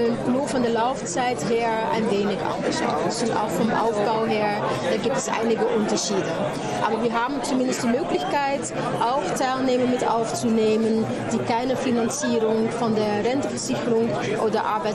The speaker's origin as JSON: {"language": "German", "country": "Netherlands", "said": "Es ist in den Niederlanden auch so, wo ich herkomme."}